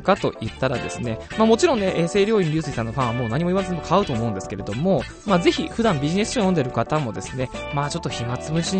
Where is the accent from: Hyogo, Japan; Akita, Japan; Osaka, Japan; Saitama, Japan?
Saitama, Japan; 今回のディレクターと僕、共に埼玉県出身なんですけども